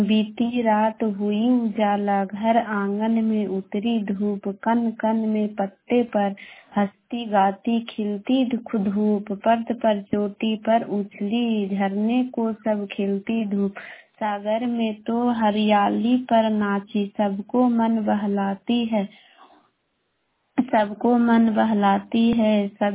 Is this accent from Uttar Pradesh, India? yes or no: no; Patna, Bihar, India; मेरा मणिपुरा से बोल रही हूँ, मैं पटना जिला के रहने वाली हूँ।